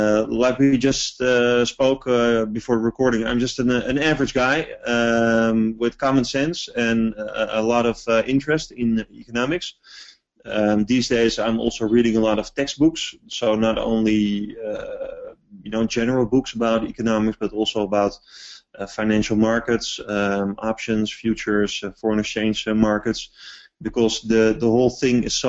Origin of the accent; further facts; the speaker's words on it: Amsterdam, North Holland, Netherlands; English is a second language; Yeah, I'm still from Amsterdam.